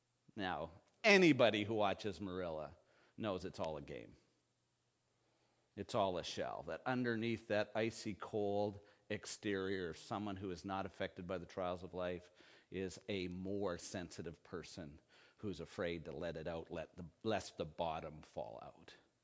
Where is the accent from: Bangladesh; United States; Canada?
Canada; You know, one of my favorite stories, being Canadian, is Anne of Green Gables.